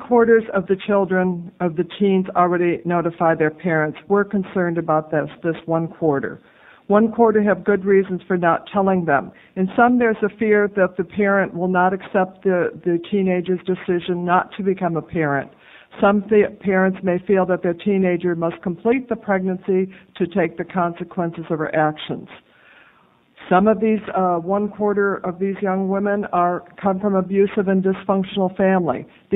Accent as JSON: {"language": "English", "town": "Portland", "region": "Oregon", "country": "United States", "said": "I'm from Portland, Oregon, and I come as a representative of the YWCA."}